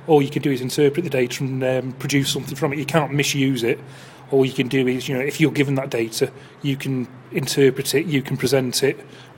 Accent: Tunstall, West Midlands, United Kingdom; I'm not going to talk to somebody from Fenton because I come from Tunstall

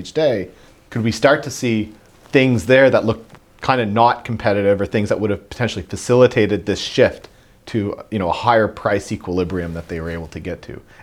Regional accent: Canada; I'm Canadian

